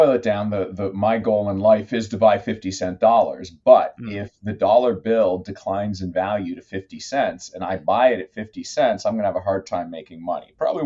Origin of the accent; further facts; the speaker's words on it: Tanzania; also born or lived in Nicaragua; I grew up in Tanzania, Nicaragua.